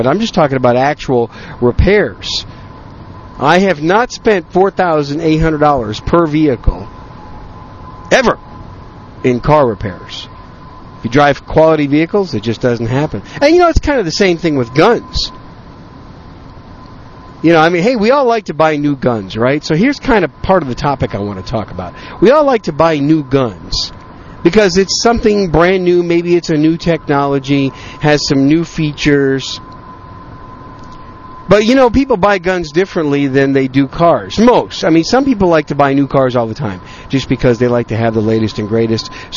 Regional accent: Wisconsin, United States; I'm from the Green Bay area, a little town just outside of Green Bay, about 15 minutes away.

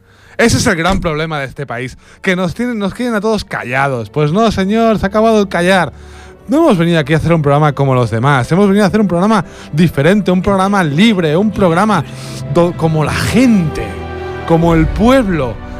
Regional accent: Sant Adrià de Besòs, Catalonia, Spain; yo soy un chico de San Adrián. Soy mucho más pijo que vosotros

